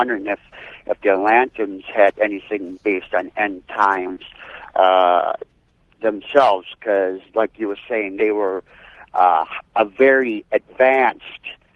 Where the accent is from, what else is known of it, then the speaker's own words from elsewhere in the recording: La Crosse, Wisconsin, United States; I'm from La Crosse, Wisconsin.